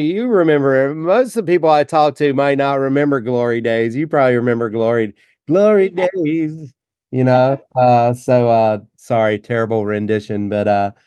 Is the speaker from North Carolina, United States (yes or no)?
yes; North Carolina, United States; now in San Luis Obispo County, United States; And, you know, I grew up in North Carolina. I mean, sports is just, it's huge